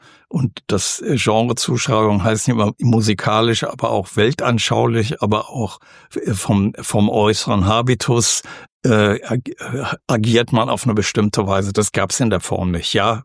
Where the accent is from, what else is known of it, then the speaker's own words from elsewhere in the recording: Aachen, North Rhine-Westphalia, Germany; habe 4 Spielzeiten tatsächlich im städtischen Orchester in meiner Heimatstadt als Aushilfe gespielt durch meinen Schlagzeuglehrer, der Prinzipal, der erste Schlagzeuger im Orchester war in Aachen.